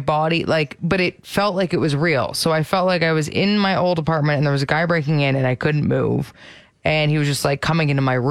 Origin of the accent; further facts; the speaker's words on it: Ontario, Canada; because I'm from Ontario